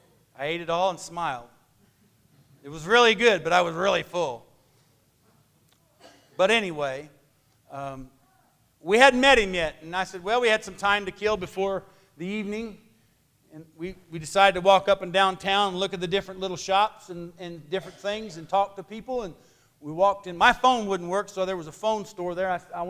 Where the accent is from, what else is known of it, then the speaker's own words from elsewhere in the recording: United States; he begins to tell the lady that we're from America, and I thought to myself, I don't think she has to be told that. She's going to know by our accent.